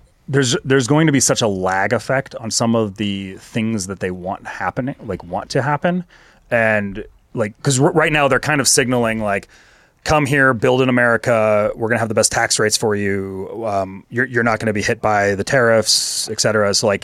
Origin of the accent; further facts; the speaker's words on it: United States; I just feel like a good old Tesla truck, Cybertruck, because I'm an American.